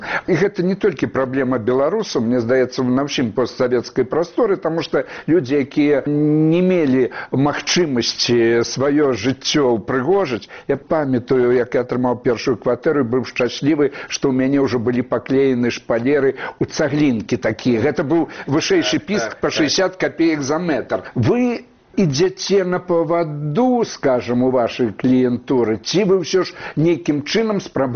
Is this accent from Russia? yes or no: no; Belarus; При том, что я белорус принципово, я терпеть не могу попсы.